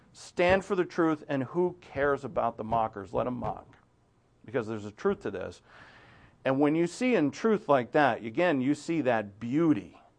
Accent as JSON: {"language": "English", "country": "Ireland", "said": "I say sack of potatoes because we're Irish"}